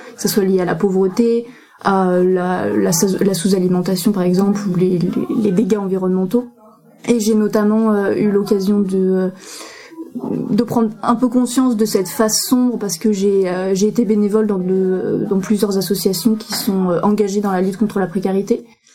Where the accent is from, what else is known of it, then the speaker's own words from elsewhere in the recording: Évreux, Normandy, France; De base, oui, j'ai grandi à Évreux, je suis née et grandi à Évreux.